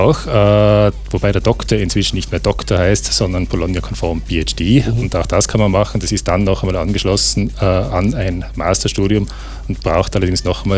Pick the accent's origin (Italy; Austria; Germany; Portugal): Austria; Aber bei uns an der Fakultät für Biologie sind wir an sich noch in einem halbwegs vernünftigen Berei